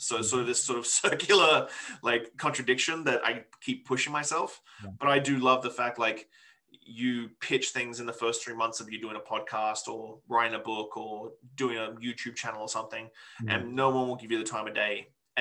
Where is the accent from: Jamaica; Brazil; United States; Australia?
Australia; now in Victoria, Canada; I'm still in Victoria, BC, which is a very small city. I'm still an Australian dude who lives in Victoria, BC.